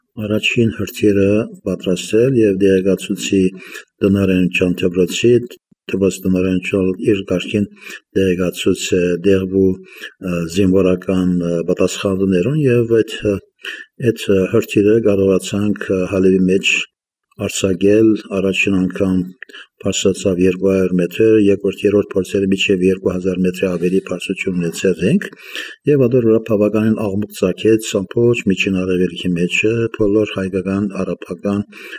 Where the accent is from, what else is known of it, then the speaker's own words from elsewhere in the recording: Aleppo, Aleppo Governorate, Syria; Հալեբ ծնված եմ եւ ընտանիքս … մամաս, բաբաս մեկ տարեկանեն Ուրֆայից փախած իր մամային հետ եւ հաստատված են Հալեբ եւ ամբողջ իր յանքը եղած է Հալեբում։